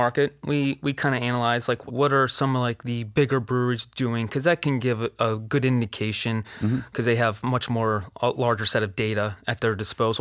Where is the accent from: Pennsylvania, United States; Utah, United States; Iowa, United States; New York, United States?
Pennsylvania, United States; Greensburg; now in Pittsburgh, United States; I'm originally from Greensburg.